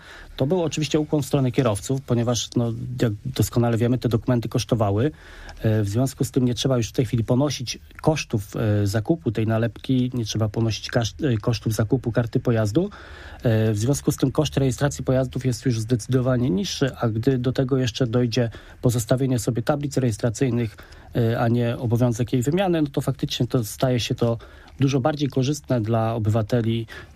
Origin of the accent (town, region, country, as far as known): Poznań, Greater Poland Voivodeship, Poland